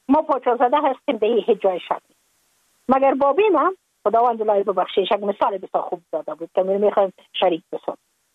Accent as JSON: {"language": "Persian", "country": "Afghanistan", "moved": "as an adult", "lives_now": "United States", "said": "ما که از افغانستان بقا آمدم بله. من اون سال بودم 28 ساله"}